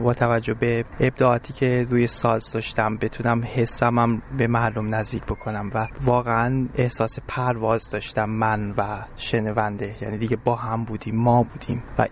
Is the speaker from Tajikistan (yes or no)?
no; Iran; به عنوان یه ایرانی